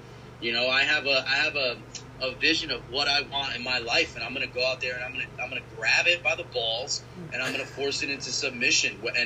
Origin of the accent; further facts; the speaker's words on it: Bronx, New York, United States; I'm born and raised in the Bronx, brother. You can't be coming at me. I'm a diehard Yankee fan.